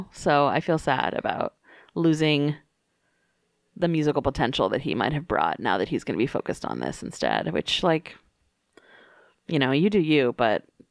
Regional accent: the South, United States; growing up in the Bible Belt, but coming from like a family that was Catholic, part Catholic

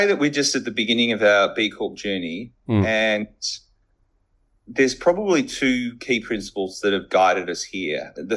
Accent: Victoria, Australia; I was born and raised in Gippsland, very studious and musical and entrepreneurial.

